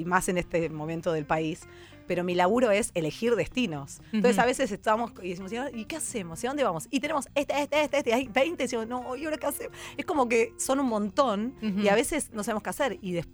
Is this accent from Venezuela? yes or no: no; Buenos Aires, Argentina; así como los porteños somos bastante pedantes